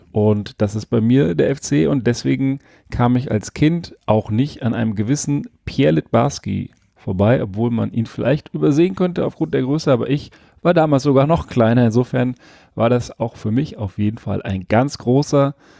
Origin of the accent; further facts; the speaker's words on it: Berlin, Germany; born there; moved away; denn ich bin ja auch in Berlin geboren, nicht in Zehlendorf, aber in Charlottenburg und bin auch 78, zumindest aus Berlin weg.